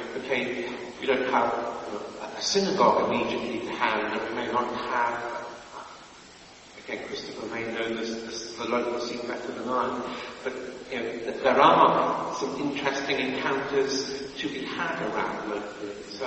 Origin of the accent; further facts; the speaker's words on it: Winchester, South East England, United Kingdom; I grew up in Winchester